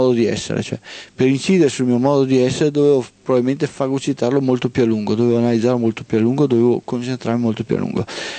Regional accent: Veneto, Italy; io sono veneto al 100%, cioè nel senso che sono proprio veneto

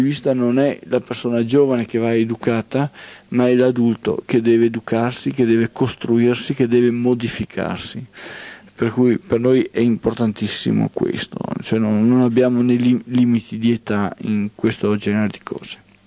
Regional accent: Veneto, Italy; io sono veneto al 100%, cioè nel senso che sono proprio veneto

